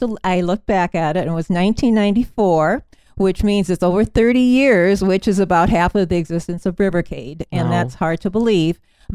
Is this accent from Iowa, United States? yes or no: yes; Hull, Iowa, United States; I'm a Northwest Iowa native. I've only lived as far south as Smithland. My hometown is Hall, a Boyden Hall graduate